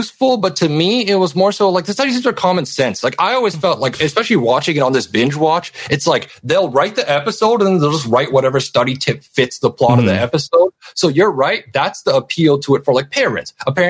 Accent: Canada; I'm Canadian. We don't have middle school in Canada

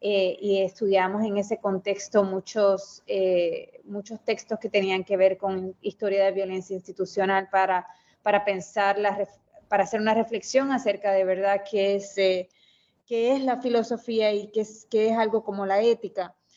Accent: Mayagüez, Puerto Rico; Yo soy de Mayagüez, Puerto Rico. Me crié allá

